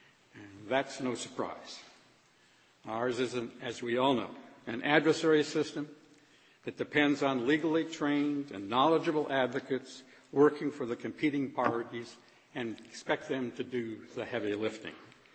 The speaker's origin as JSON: {"language": "English", "region": "South Dakota", "country": "United States", "tie": "born or raised there", "said": "I was born and raised in South Dakota, so I was used to that."}